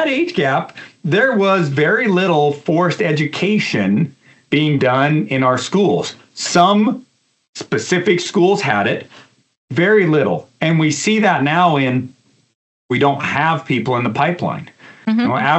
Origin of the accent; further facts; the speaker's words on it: Oregon, United States; I grew up in Northeast Oregon, a very vibrant forestry area.